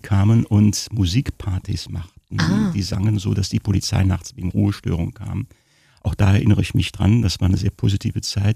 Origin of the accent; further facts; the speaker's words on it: Cologne, North Rhine-Westphalia, Germany; moved away as an adult; ich bin in Köln zur Schule gegangen